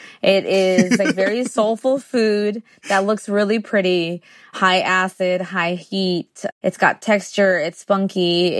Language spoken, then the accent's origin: English; Tijuana, Baja California, Mexico; also born or lived in San Diego, United States / Guadalajara, Mexico; now in United States; I was born in San Diego, but we lived in Tijuana. And then when we left Tijuana in the 90s to San Diego, we still had one foot in each country.